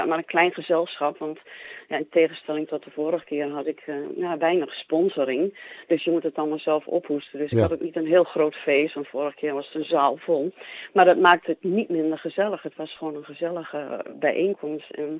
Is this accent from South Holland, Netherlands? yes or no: no; Holten, Overijssel, Netherlands; now in Goor, Netherlands; Dialect ben ik mee opgegroeid. Ik kom uit Holten oorspronkelijk. Ja. Ik woon al heel lang in Goor. Mijn moeder kwam uit Markelo.